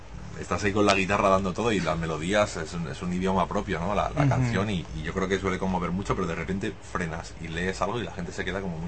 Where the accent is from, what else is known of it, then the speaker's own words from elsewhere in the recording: Madrid, Community of Madrid, Spain; Sí, un barrio de Madrid.